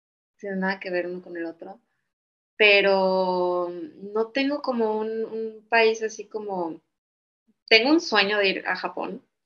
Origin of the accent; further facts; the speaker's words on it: Mazatlán, Sinaloa, Mexico; also born or lived in Guadalajara; yo nací en Guadalajara y toda mi familia es de Guadalajara. Pero viví toda mi vida en Mazatlán y estudié la carrera en Guadalajara. Entonces estoy como muy dividida entre, yo me siento más sinaloense y yo crecí ahí y es, pues, es mi casa y ahí están mis papás.